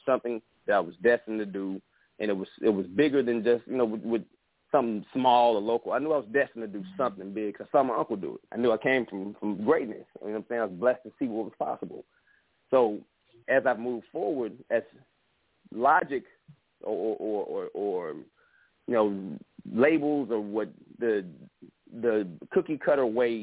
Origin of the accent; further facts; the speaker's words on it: Atlanta, Georgia, United States; also born or lived in Memphis; I was born in Memphis, grew up in Atlanta, but I would come and stay in Memphis every summer because, my mom worked a job and went to school.